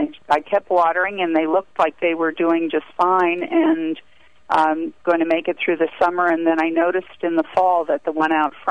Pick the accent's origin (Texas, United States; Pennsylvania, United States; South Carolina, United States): Pennsylvania, United States; Newtown; I'm from Newtown, PA.